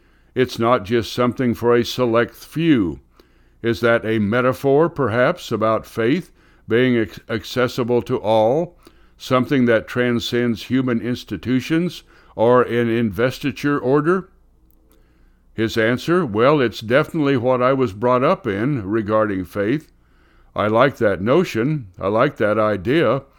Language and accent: English; Colorado, United States; I grew up in Colorado where the clouds move very fast.